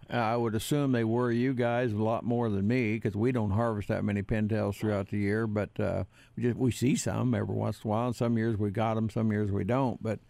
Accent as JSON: {"language": "English", "region": "Missouri", "country": "United States", "said": "It's just I'm from Missouri. You got to show me, you know."}